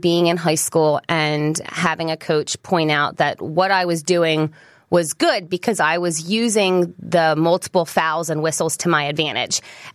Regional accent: New York, United States; I grew up in Westchester

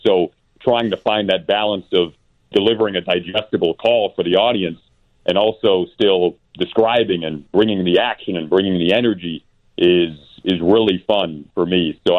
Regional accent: Michigan, United States; I'm from Michigan originally, so several broadcasters in that area have helped me out.

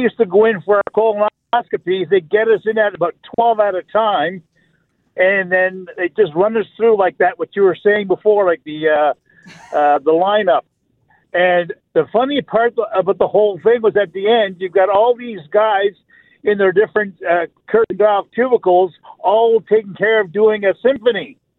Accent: Canada; now in Kansas City, United States; I'm from Canada, and I settled here in great Kansas City.

